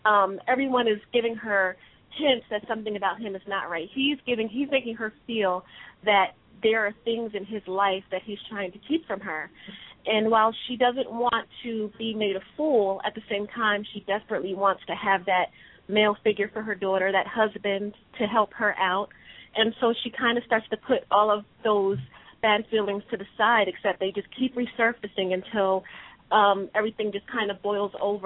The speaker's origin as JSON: {"language": "English", "town": "Rockport", "region": "New Jersey", "country": "United States", "said": "Well, like I told you, I'm from Rockport, New Jersey. I am a mom, a wife."}